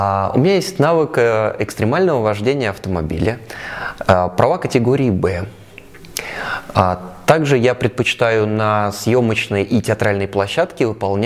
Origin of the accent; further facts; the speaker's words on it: Moscow, Russia; Мне 30 лет, я родился и вырос в Москве.